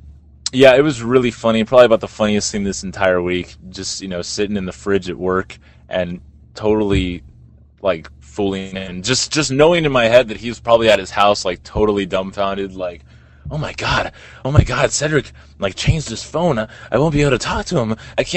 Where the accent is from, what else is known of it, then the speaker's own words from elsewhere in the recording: the South, United States; Man, I'm from the South.